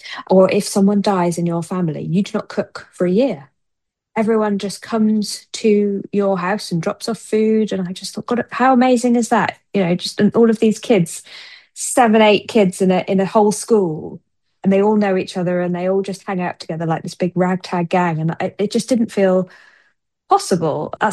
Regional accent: Peckham, London, United Kingdom; as a child growing up in Peckham.

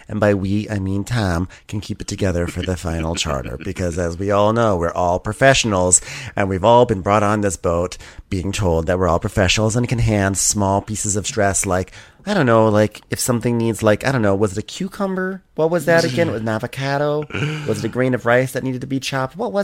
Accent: United Kingdom; But you know what? I'm British, and I'm not going to dwell on the fact and let it affect my job.

